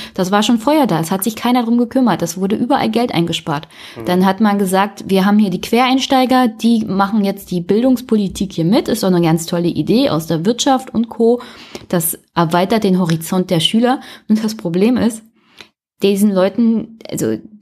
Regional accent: Brandenburg, Germany; ich komme ja aus Brandenburg, ja auch so abgehängte Region, ländlicher Raum.

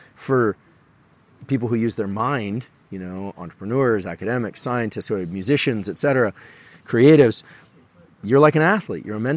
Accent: Palo Alto, California, United States; Like, I'm from Silicon Valley, born and raised in Palo Alto, and was there, first Apple store on University Avenue.

